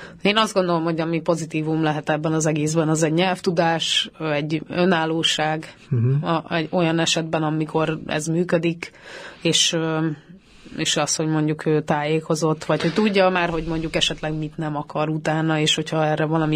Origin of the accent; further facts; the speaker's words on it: Hungary; azt gondolom, hogy magyarként eszméletlen borzasztó volt látni